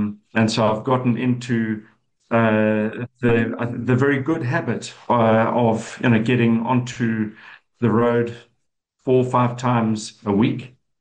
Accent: Durban, KwaZulu-Natal, South Africa; born there; I was born in Durban. I went to a school called Westfall Boys High

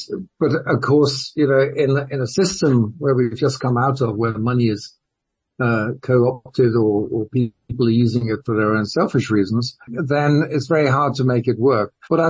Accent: United Kingdom; born there; moved away; I wasn't born here. I was born in Britain. I've been here for 30, 40 years

